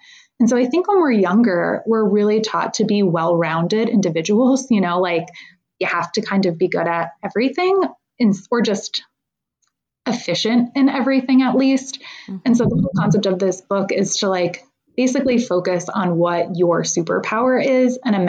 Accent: New York, United States; I think growing up, I grew up on Eastern Long Island

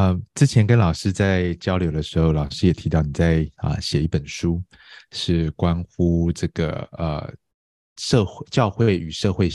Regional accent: Taiwan; 我自己在台湾的教会长大，从小在台湾这里长大，那其实，在台湾我那时候我参加的在台湾我们叫做比较是国语教会系统的，

